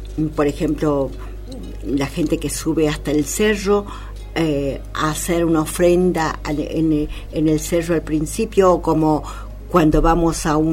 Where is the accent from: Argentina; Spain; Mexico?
Argentina; Abrapampa, Jujuy; born there; Abrapampa.